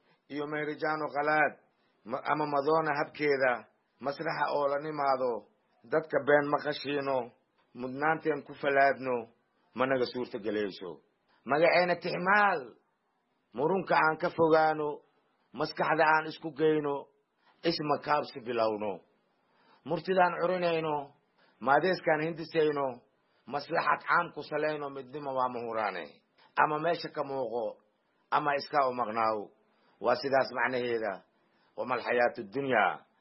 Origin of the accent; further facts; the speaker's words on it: Jilib, Middle Juba, Somalia; born there; aniga waxaan ku dhashay Jilib